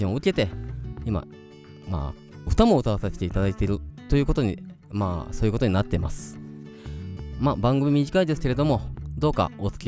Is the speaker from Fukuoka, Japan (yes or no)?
yes; Kitakyushu, Fukuoka, Japan; also born or lived in Nara / Okayama; 僕岡山県出身です。岡山県出身といっても、まあ奈良県生まれで北九州市育ち、まあいろいろとね点々としてるんですけれども、まあ岡山県が長いので、まあ岡山県出身ということでよろしくお願いします。